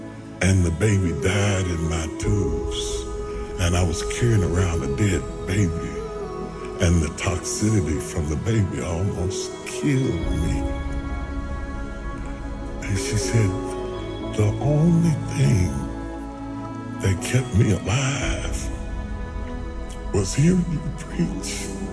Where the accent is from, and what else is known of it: West Virginia, United States